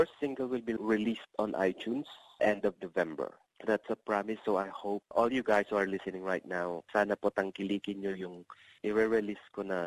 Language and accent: Tagalog; Ilocos Region, Philippines; lumaki ako na sa Ilocos na nagsasalita ng Ilocano.